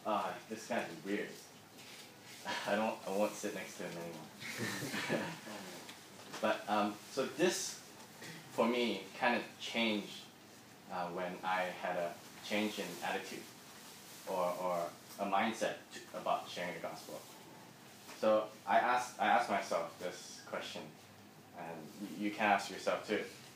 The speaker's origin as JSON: {"language": "English", "country": "Malaysia", "said": "He's also Malaysian. I'm Malaysian."}